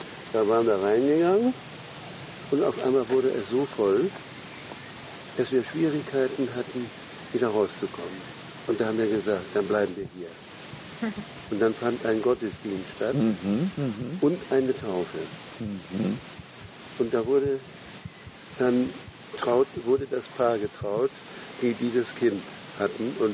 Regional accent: Berlin, Germany; Ich bin ja aus West-Berlin.

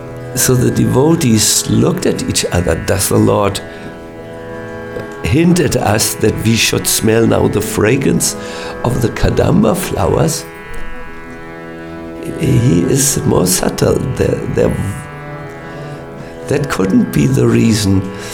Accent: Hamburg, Germany; English is a second language; I'm from Hamburg.

